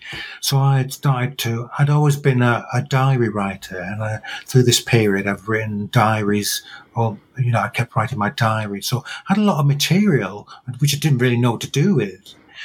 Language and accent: English; England, United Kingdom; born there; I'm English. I was born in the north of England, where I live most of the time, although I do quite a lot of commuting.